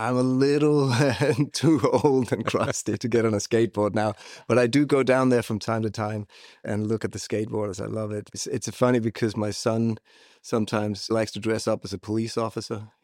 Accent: Central Denmark Region, Denmark; I grew up in the countryside in Jutland, just north of Viborg, which is pretty much dead in the middle of the country. This the country's old capital, as we like to call it. I grew up in a commune. Some people might call it a hippie commune.

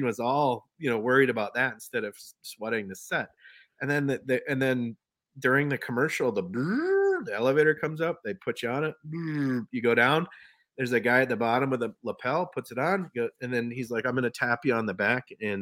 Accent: Minneapolis, Minnesota, United States; I had them play … because I was from Minneapolis.

